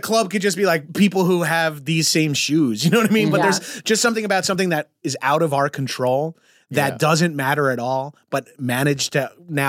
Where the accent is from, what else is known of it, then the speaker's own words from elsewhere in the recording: Long Island, New York, United States; I'm from Long Island where it's like 75% Jewish. I went to high school with 20 Joshes.